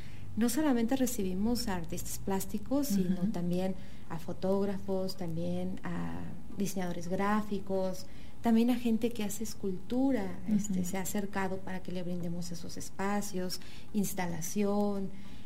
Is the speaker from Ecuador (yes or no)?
no; Mexico; Y a veces uno como mexicano es al que le regateamos, ¿no?